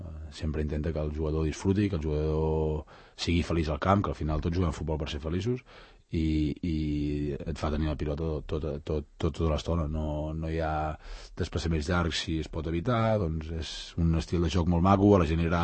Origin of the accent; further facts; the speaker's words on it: Tordera, Catalonia, Spain; Jo vinc de Tordera, visc a Tordera